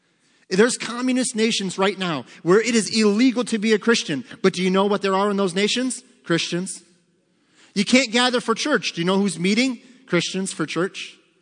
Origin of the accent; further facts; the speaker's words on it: United States; And I'm fine with saying the Pledge of Allegiance and affirming that I am an American, and that comes with certain responsibilities.